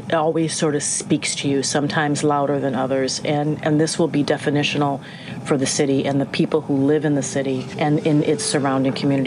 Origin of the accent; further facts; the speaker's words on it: Minnesota, United States; because I'm from Minnesota, I have a little bit of that. It's truly in the waters up there.